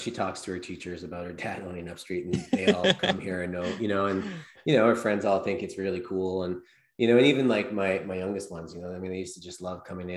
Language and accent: English; Prince Edward Island, Canada; I'm from Prince Edward Island, and Prince Edward Island is a pretty small place. There's 150,000 people here.